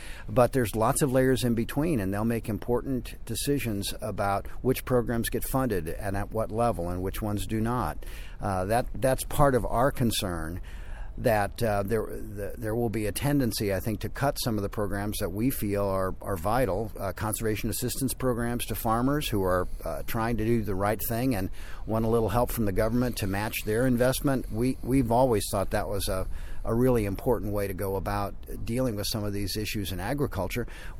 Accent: Midwest, United States; I'm from the Midwest myself, the economies out there have been much more diversified for a long time.

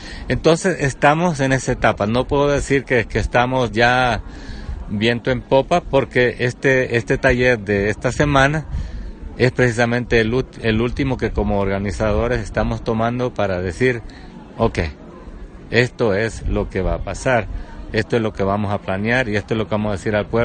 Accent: El Salvador; Yo como salvadoreño no lo hago

